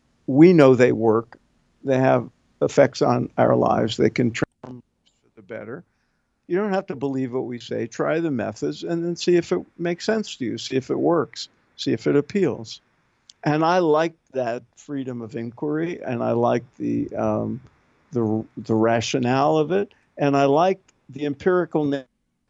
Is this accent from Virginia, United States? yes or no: no; Brooklyn, New York, United States; I was raised in Brooklyn, New York, before it was fashionable, by working class parents who had no use for religion whatsoever.